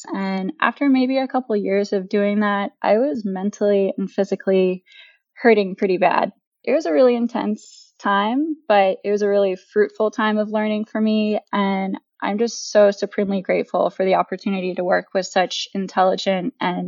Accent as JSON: {"language": "English", "town": "Fairfax", "region": "Virginia", "country": "United States", "tie": "born or raised there", "said": "And so this year, a boy named Alexander from actually my hometown in Fairfax, Virginia, won the contest"}